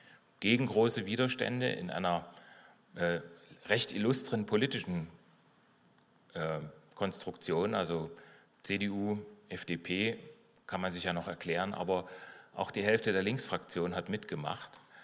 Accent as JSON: {"language": "German", "town": "Dresden", "region": "Saxony", "country": "Germany", "said": "Ich selber bin aus Dresden, wie Sie wissen"}